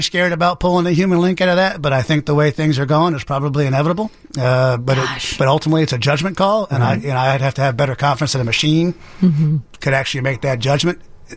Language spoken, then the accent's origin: English; New York, United States; In Westchester County in New York.